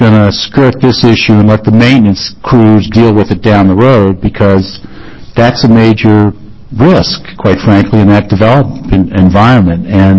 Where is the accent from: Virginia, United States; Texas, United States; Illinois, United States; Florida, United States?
Virginia, United States; I grew up in Virginia, got my undergraduate degree in economics